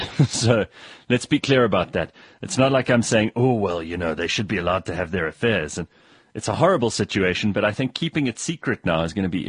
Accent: Dudley, West Midlands, United Kingdom; I'm from Dudley in the UK, and she converted me to an avid listener.

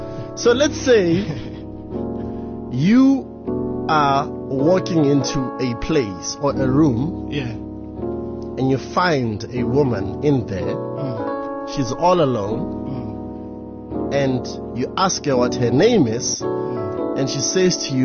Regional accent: Botswana; I'm from Botswana.

